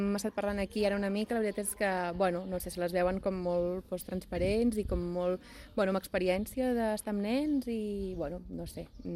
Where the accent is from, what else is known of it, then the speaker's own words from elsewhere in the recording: Vilafranca, Catalonia, Spain; Ens queda molt a prop, som de Vilafranca, sí, sí.